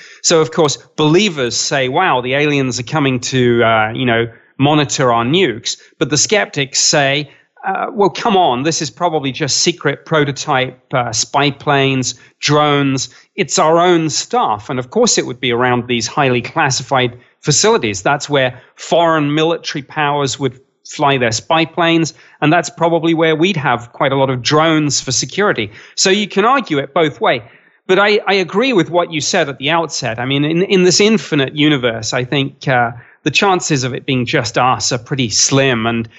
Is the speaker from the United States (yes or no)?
no; United Kingdom; accent: British; well, you're gonna have to get used to my British accent on this show.